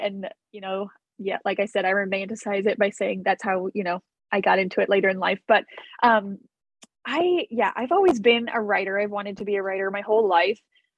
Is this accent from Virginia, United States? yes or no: yes; Virginia, United States; And I grew up in Virginia, so I was very close to DC.